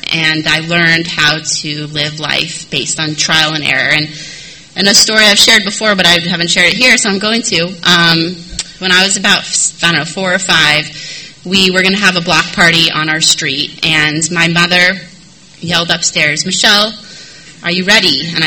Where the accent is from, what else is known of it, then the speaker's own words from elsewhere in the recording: San Diego, California, United States; So I was born October 21st. I grew up here in San Diego. I grew up in Scripps Ranch.